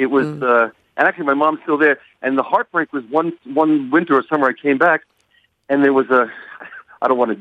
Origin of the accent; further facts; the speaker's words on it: New York, United States; I'm a New Yorker originally.